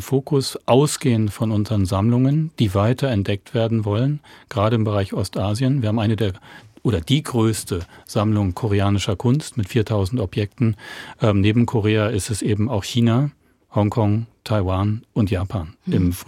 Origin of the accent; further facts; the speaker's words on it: Groß Glienicke, Berlin, Germany; Ich bin ja groß geworden in Großklinike, direkt an der Mauer